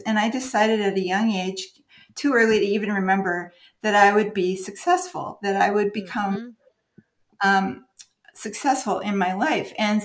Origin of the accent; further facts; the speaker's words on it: Des Moines, Iowa, United States; born there; I was born in Des Moines, Iowa, to parents who grew up on farms, and the whole family grew up on farms on both sides generationally.